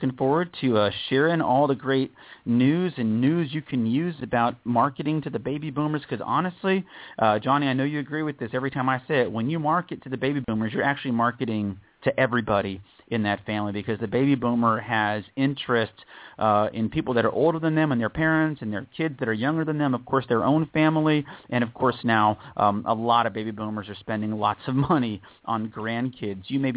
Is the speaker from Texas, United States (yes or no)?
yes; Texas, United States; safe travels on your way down here to my home state, the great Lone Star State, the great state of Texas.